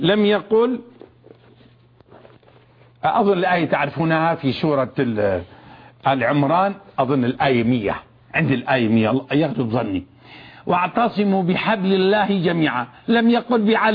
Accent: Hama, Hama Governorate, Syria; أنا حموي ابن حموي وأعتز بديني، ولدت فيها وتربيت على الدروس اللي أول ما حضرت في حياتي دروس علماء ما وعلى رأسهم الشيخ محمد الحامد رحمه الله

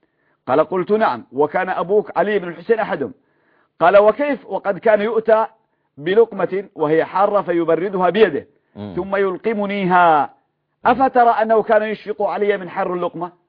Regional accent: Yemen; عندنا في اليمن

